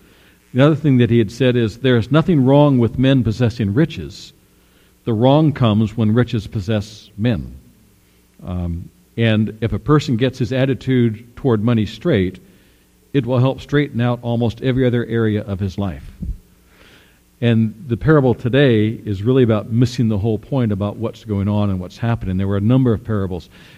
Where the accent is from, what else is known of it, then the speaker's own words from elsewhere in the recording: Pleasant Hill, California, United States; my mom and dad we grew up in Pleasant Hill, and at one point they had to sell their house.